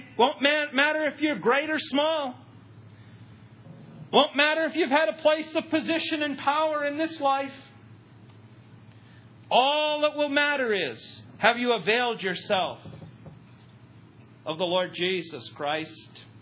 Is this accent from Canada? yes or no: yes; Canada; I want to be careful being a Canadian.